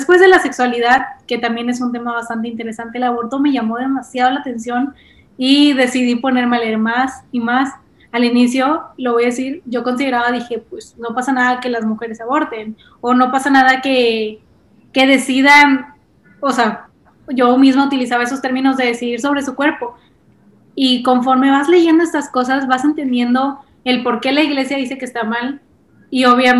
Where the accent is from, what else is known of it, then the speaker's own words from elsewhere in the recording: Monterrey, Nuevo León, Mexico; soy regia, viví toda mi vida en Monterrey, entonces me he criado en una zona bastante conservadora, bastante tradicional, una familia pues común y corriente, ¿no? Como las normales. También, como ya lo dije, soy católica, también he sido siempre de ir a la iglesia